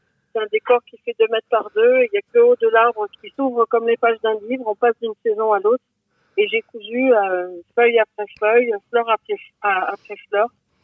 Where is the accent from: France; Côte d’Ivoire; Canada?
France; Buis-les-Baronnies, Auvergne-Rhône-Alpes; Alors je suis de Buis-les-Baronnies, de l'autre côté du Ventoux.